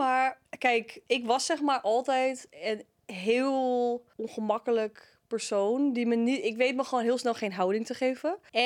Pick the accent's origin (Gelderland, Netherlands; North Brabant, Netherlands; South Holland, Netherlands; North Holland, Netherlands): North Holland, Netherlands; Heemskerk; also born or lived in Heerhugowaard; Oh ja, ik uit Heemskerk. Dat ligt nogal redelijk dichtbij, ja.